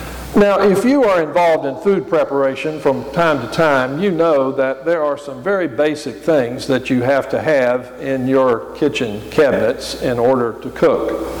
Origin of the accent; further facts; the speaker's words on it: the South, United States; you too would have different staples than I grew up with in the South.